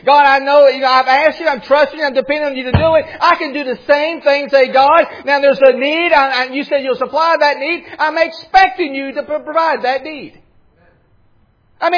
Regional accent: Alabama, United States; I'm from Alabama.

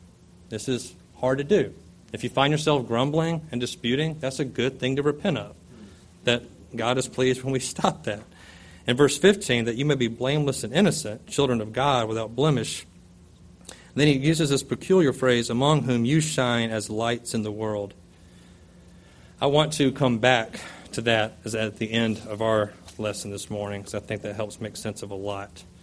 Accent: Fort Rucker, Alabama, United States; also born or lived in Orlando; I grew up in Fort Rucker, Alabama.

